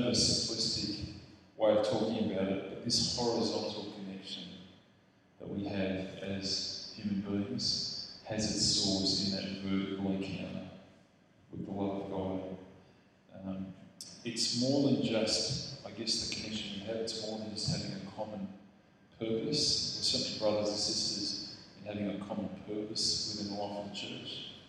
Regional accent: Wollongong, New South Wales, Australia; I'm from Wollongong. I'm married, one wife, four kids, and beautiful, you know, very, very blessed with my family, and have been living in Wollongong for the last 10 or so years.

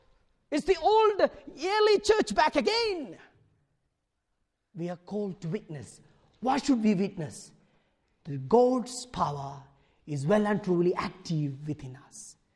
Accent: India; Growing up in India, I thought being a Catholic is the best thing.

